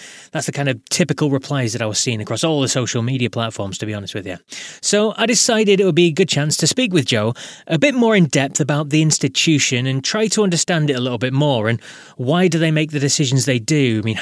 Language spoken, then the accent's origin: English; United Kingdom; Now, looking back, as a Brit over the years, I was vaguely aware of the Rock Hall.